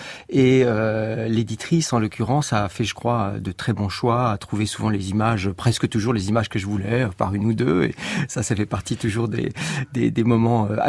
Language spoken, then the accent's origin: French; France; nous sommes français